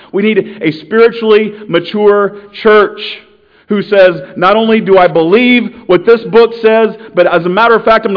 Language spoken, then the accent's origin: English; Kansas City, Missouri, United States; I grew up in Kansas City.